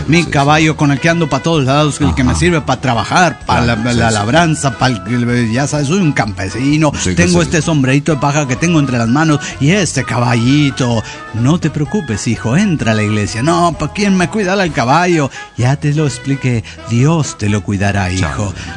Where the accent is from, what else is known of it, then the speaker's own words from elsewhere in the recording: Tarija, Bolivia; de Tarija, Bolivia.